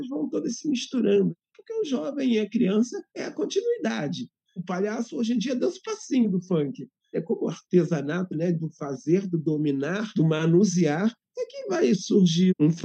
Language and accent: Portuguese; Rio de Janeiro, Brazil; eu sou cria de Bento Ribeiro, mas nas férias de final de ano a gente ia muito para Queimados